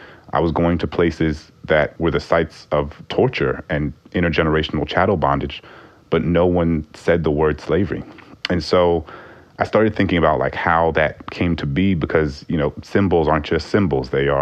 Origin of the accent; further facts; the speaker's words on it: New Orleans, Louisiana, United States; these Confederate statues in my hometown of New Orleans, come down in May of 2017.